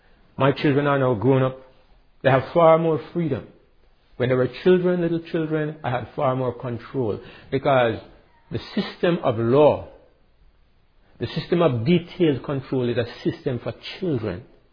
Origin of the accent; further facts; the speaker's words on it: Jamaica; I'm a Jamaican, but I'm also a Christian.